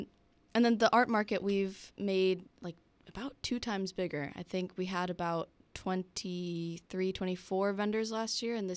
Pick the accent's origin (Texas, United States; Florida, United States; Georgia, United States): Florida, United States; Tarpon Springs; I am from Tarpon Springs, Florida, mm-hmm. which for anybody else, I would say Tampa, Florida